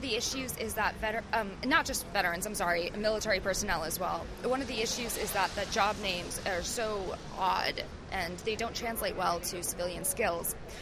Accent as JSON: {"language": "English", "region": "New York", "country": "United States", "said": "we're all from New York, so we're all going to sync up"}